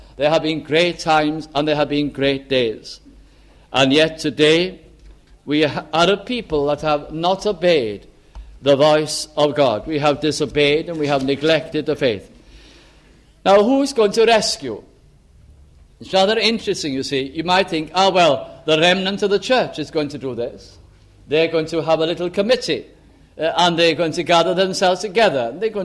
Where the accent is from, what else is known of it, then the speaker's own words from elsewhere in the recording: Wales, United Kingdom; since I'm Welsh, I think of Wales, and I think of it as the land of revival.